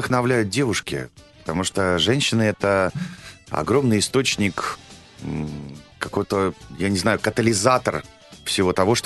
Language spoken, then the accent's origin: Russian; Sochi, Krasnodar Krai, Russia; born there; Сочи, да.